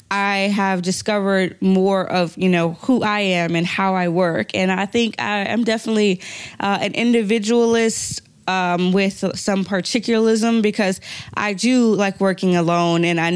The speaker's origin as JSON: {"language": "English", "country": "United States", "said": "I'm American, you know, but we're all human."}